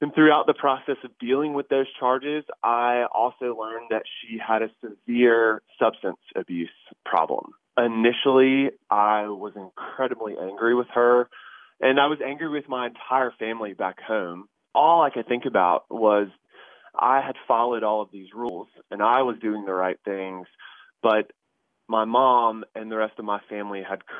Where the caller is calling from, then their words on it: Raleigh, North Carolina, United States; I'm calling from Raleigh, and I'm a prosecutor.